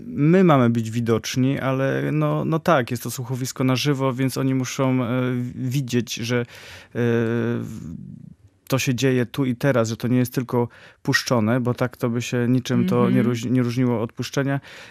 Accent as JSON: {"language": "Polish", "town": "Michałowo", "region": "Pomeranian Voivodeship", "country": "Poland", "said": "jesteśmy ze wsi Michałowo, to jest gmina Główczyce, powiat słupski, więc od Gdańska no kawałek, ale województwo pomorskie."}